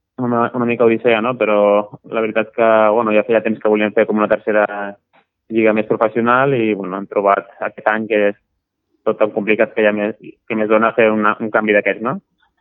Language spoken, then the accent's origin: Catalan; Vilassar de Mar, Catalonia, Spain; Soc de Vilassar de Mar, soc de casa